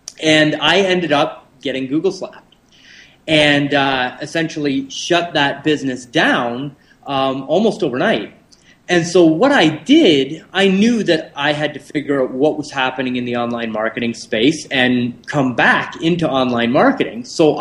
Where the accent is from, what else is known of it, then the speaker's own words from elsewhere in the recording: Canada; I'm a Canadian, and if you can't tell